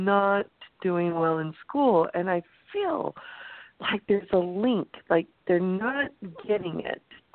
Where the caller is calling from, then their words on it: California, United States; I'm calling from California.